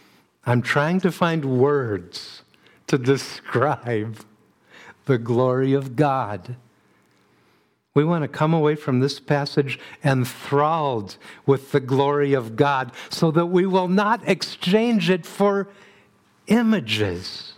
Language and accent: English; United States; I'm an American.